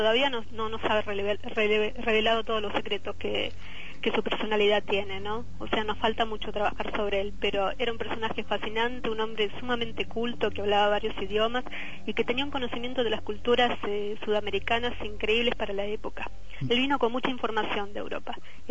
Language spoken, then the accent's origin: Spanish; Argentina; empecé a trabajar en mi tierra, en Argentina